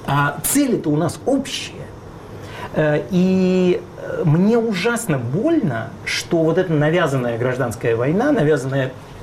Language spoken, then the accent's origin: Russian; Moscow, Russia; я родился и вырос в Москве